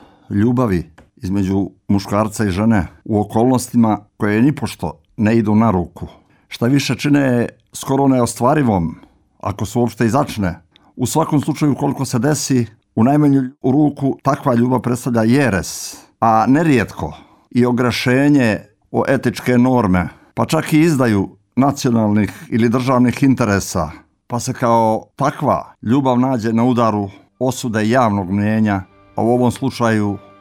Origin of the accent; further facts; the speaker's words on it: Nikšić, Nikšić Municipality, Montenegro; u tom mom rodnom gradu, u Zavičaju, u mom Nikšiću, kad ja još nisam ni bio rođen